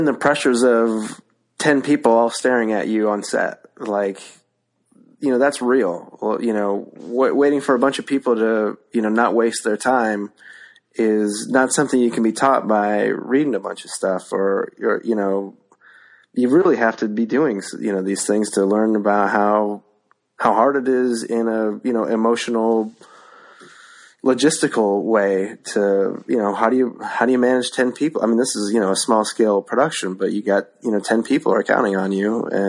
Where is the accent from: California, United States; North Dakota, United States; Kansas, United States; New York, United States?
North Dakota, United States; We grew up in North Dakota, in a small town. Well, they're all small towns in North Dakota, but but comparatively, it's a big town in North Dakota.